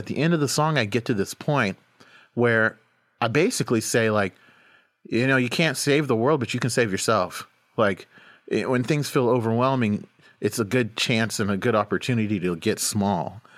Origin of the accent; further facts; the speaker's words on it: Oklahoma, United States; You know, you grow up where I grew up in Oklahoma, where there was a lot of violence